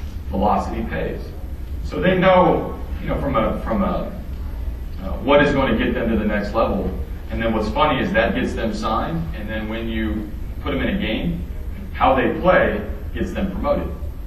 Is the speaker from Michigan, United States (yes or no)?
no; Oklahoma, United States; Because when I grew up in Oklahoma